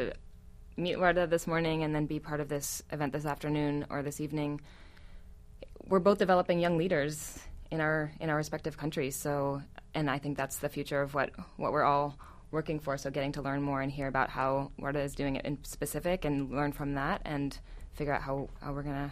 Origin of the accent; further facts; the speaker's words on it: New York City, New York, United States; Yes, so I was raised Quaker here in New York City.